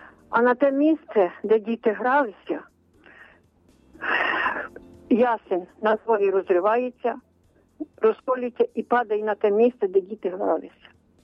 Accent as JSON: {"language": "Ukrainian", "town": "Khmilnyk", "region": "Vinnytsia Oblast", "country": "Ukraine", "said": "Я з Хмельника."}